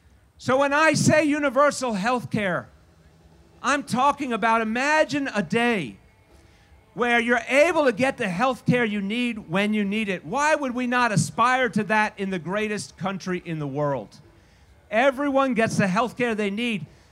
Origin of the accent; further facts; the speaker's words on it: New York, United States; And I say this from the bottom of my heart as a New Yorker.